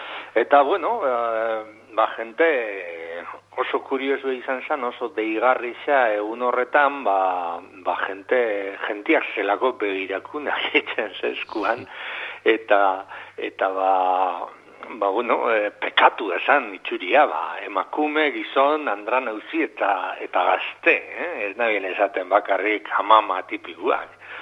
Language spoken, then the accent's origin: Basque; Eibar, Basque Country, Spain; now in Lekeitio, Spain